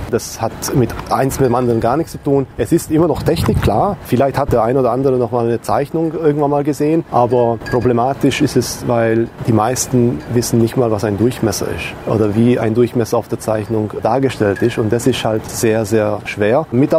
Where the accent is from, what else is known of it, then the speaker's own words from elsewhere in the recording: Romania; German is a second language; moved away as an adult; now in Germany; Ich komme aus Rumänien. Ich bin jetzt vor 25 Jahren ausgewandert.